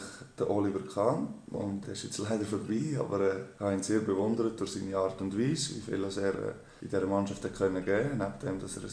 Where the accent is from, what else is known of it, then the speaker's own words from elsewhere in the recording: Rupperswil, Aargau, Switzerland; Und dann bin ich dann auch zum FC Rupperswil gegangen. Das ist der Ort, wo ich aufgewachsen bin.